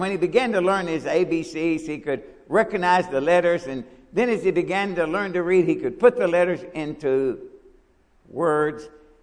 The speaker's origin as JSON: {"language": "English", "region": "Kentucky", "country": "United States", "tie": "born or raised there", "said": "I can remember some thoughts I had as a boy growing up in Kentucky, listening to Kentucky basketball on the radio"}